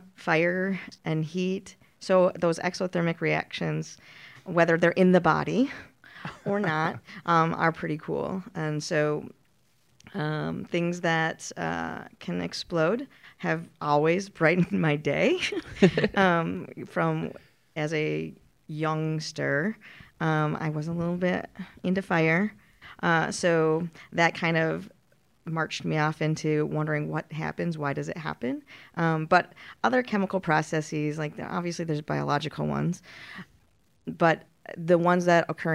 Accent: Minnesota, United States; Well, my background is a transplant from the Midwest. I came from Minnesota.

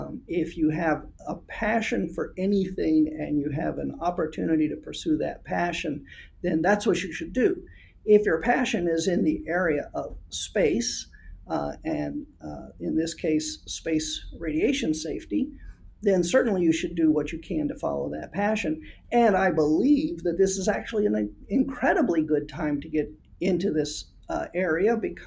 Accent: Cocoa, Florida, United States; I grew up in the Space Coast. I grew up in Cocoa, Florida, which is near Kennedy Space Center.

